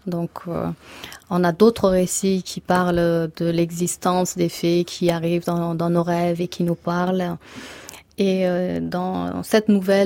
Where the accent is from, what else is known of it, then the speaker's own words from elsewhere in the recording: Kabul, Afghanistan; moi je suis originaire de Kaboul, donc quand j'y vais, je vais à Kaboul.